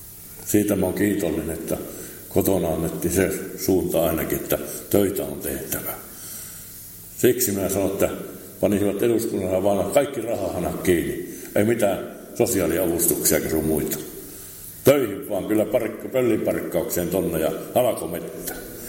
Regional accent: Lapland, Finland; Minä olen Lapista ja muut on muualta.

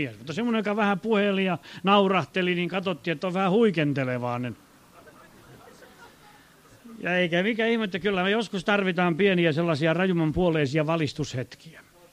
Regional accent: Laihia, Ostrobothnia, Finland; meillä Laihialta, mistä olen kotoisin

